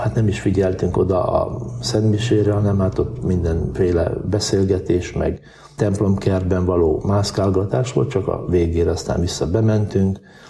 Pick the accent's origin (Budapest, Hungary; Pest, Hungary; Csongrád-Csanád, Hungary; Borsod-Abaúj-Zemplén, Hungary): Borsod-Abaúj-Zemplén, Hungary; Boldogkőváralja; also born or lived in Szántó; Szánton születtem, Boldogkőváraján nevelődtem fel egy vallásos családban.